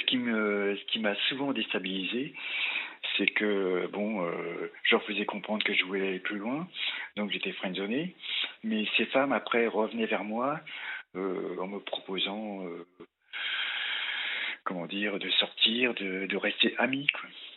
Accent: Rouen, Normandy, France; À 60 ans, j'ai encore des amis que j'avais en Normandie, parce que je suis aussi originaire de Normandie. Oui, de Rouen. Bah, de la Vaillandelle, exactement, entre Lyon-Saint-Forêt et Fleury-sur-Andelle.

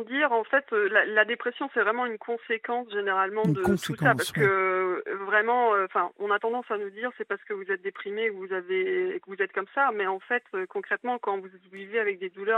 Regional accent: Granville, Normandy, France; je suis partie du Mont-Saint-Michel puisque je suis de Granville, pas loin.

